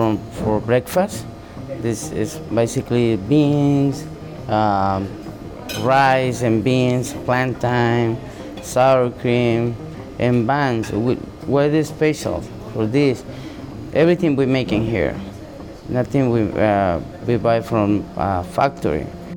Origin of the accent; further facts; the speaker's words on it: El Salvador; English is a second language; now in Canada; I've been in Canada five years ago. I am from El Salvador. I learned to cook in my country 23 years ago.